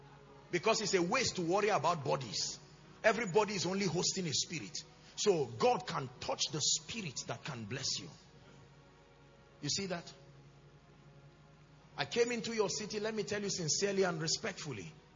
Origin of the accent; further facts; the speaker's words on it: Nigeria; I'm a Nigerian. I love my country.